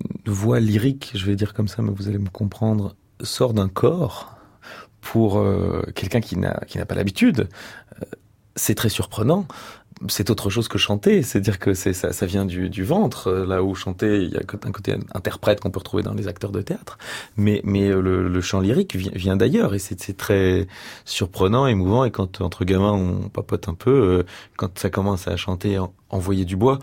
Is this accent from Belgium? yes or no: yes; Brussels, Brussels-Capital Region, Belgium; J'ai grandi à Bruxelles